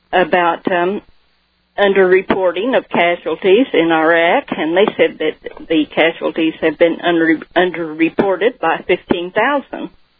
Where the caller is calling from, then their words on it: Muskogee, Oklahoma, United States; Oklahoma.